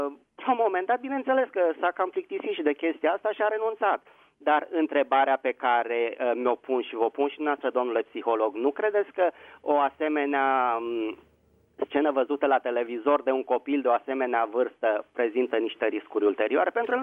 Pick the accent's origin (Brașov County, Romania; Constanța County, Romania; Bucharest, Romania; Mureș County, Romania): Bucharest, Romania; din București.